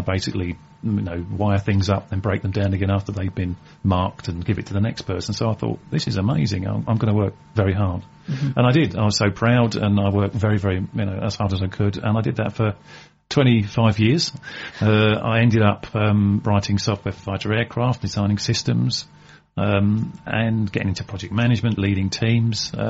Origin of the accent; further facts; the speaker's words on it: Medway, South East England, United Kingdom; also born or lived in Essex; Well, technically I was born in Essex. As a baby, though, I was brought over to the Medway towns, and I was born and bred in Medway.